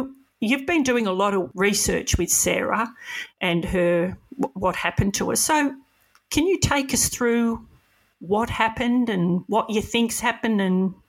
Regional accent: Edithvale, Victoria, Australia; I come from around that area. I grew up in Edith Vale.

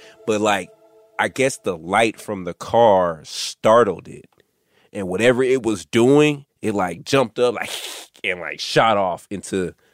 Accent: Dallas, Texas, United States; So, y'all know I'm from Texas.

